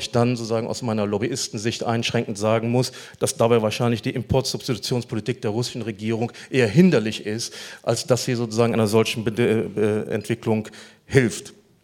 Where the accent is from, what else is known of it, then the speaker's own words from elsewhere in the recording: Rhineland, Germany; ich bin Rheinländer